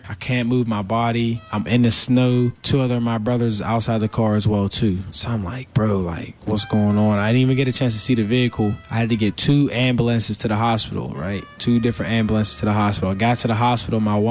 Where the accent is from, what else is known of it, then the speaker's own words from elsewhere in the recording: Pittsburgh, Pennsylvania, United States; I grew up in Homewood. It was right in Flory Way.